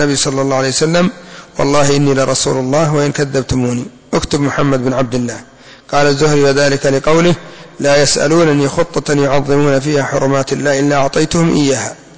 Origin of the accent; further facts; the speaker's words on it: Yemen; يعني خلاص، كما يقولون عندنا في اليمن، من أجلي، خليه من أجلي.